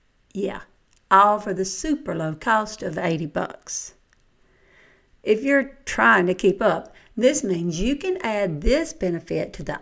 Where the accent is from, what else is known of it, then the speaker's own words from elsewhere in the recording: Southern United States, United States; accent: Southern; It's my accent, for better or worse.